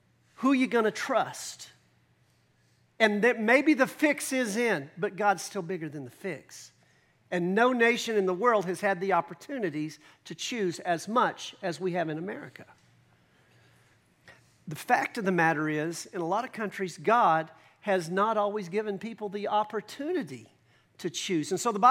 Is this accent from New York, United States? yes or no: no; Texas, United States; As a Texan, as a boiled-in-the-blood Texan, these are two of the hardest texts in the world for me to preach.